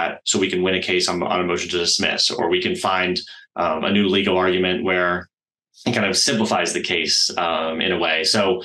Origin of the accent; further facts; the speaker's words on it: New Orleans, Louisiana, United States; also born or lived in California / Texas / Australia; I was born in New Orleans, and my dad worked for Chevron, so we got to move lots of different places: Texas, California, Australia for a bit.